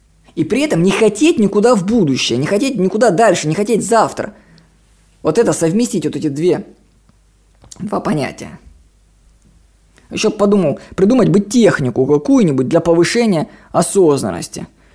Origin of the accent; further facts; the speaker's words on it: Russia; А когда он узнал, что я из России